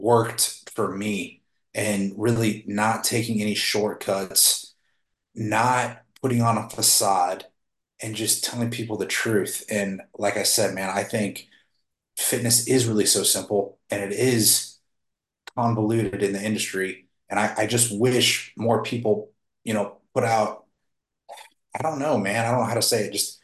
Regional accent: United States; I'm American, and like capitalism is that's kind of the American way, right?

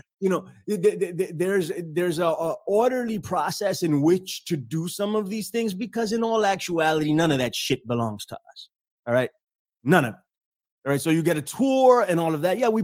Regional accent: Bronx, New York, United States; So I'm from the Bronx, right?

